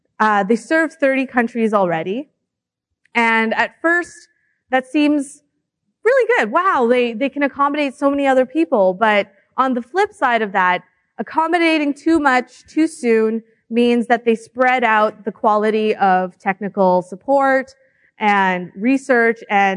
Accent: Canada; And as a Canadian, that's a little bit annoying

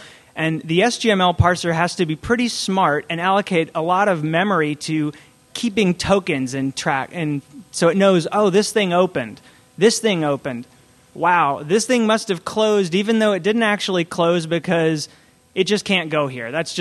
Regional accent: Austin, Texas, United States; But originally, I'm from Austin, Texas, and I've done a lot of startup work here and worked at the Austin Chronicle, the newspaper.

